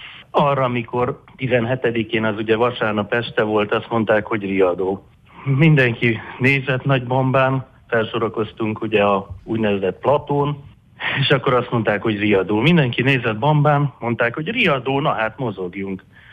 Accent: Timișoara, Timiș County, Romania; Én, mint temesvári, azért képbe voltam, azt tudni kell, hogy én Lipán voltam katona, az 60 kilométerre van Temesvárról

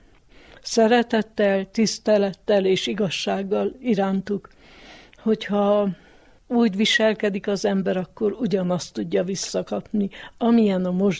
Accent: Joseni, Harghita, Romania; Gyergyó alfaluban születtem, itt is lakom, itt is dolgoztam

